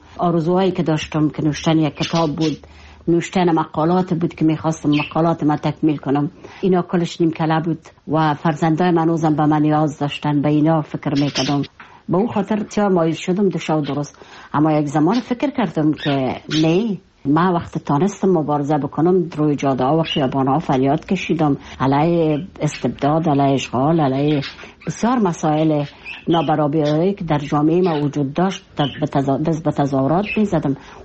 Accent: Kabul, Afghanistan

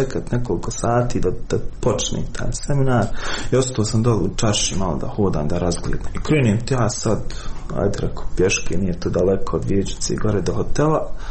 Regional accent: Srebrenica, Republika Srpska, Bosnia & Herzegovina; pitam odakle si. Prokao sam iz Srebrenice.

